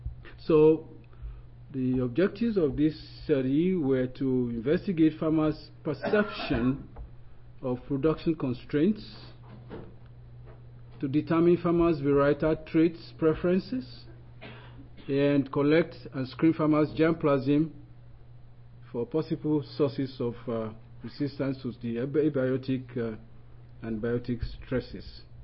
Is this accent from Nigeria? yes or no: yes; Nigeria; I'm actually from Nigeria.